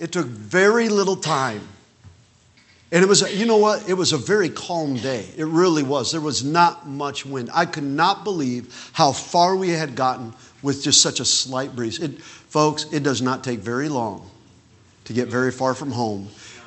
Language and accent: English; Indiana, United States; Of course, I'm from Indiana.